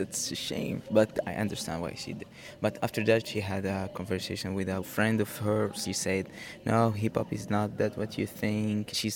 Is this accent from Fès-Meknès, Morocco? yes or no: no; Agadir, Souss-Massa, Morocco; I'm from Agadir City, Morocco, and started dancing now since 2000, I think.